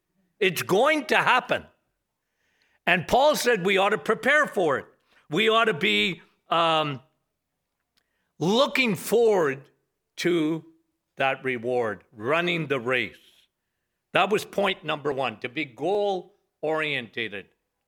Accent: Timmins, Ontario, Canada; I come from Timmins, okay?

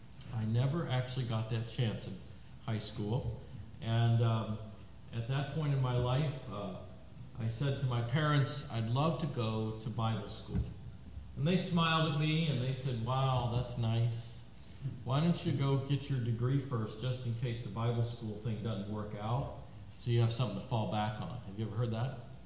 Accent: Missouri, United States; now in Kansas, United States; I'm actually from Missouri. I have to confess I live in Kansas, but I'm actually from Missouri.

